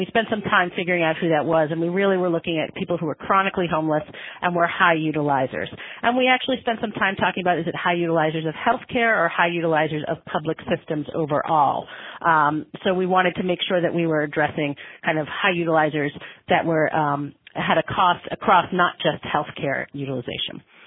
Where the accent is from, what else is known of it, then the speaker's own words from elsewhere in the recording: Massachusetts, United States; Hi, everybody. … I'm from Massachusetts, and I'm the Chief Housing Officer at the Massachusetts Executive Office of Elder Affairs